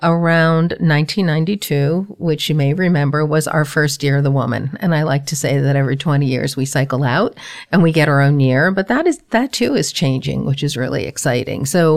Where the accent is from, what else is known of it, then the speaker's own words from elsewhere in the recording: New Jersey, United States; And it really started when I grew up in New Jersey.